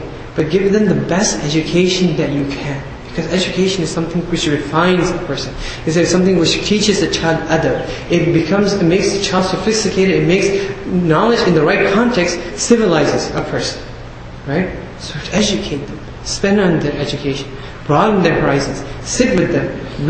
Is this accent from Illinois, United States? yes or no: yes; Chicago, Illinois, United States; I mean, I'm from Chicago, right?